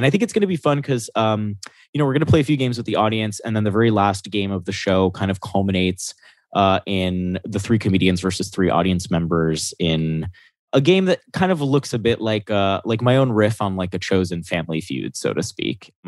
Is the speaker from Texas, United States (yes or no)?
no; Florida, United States; Because as a fucking Latino growing up in Florida, I can tell you the one Republican tactic in that state every fucking election cycle.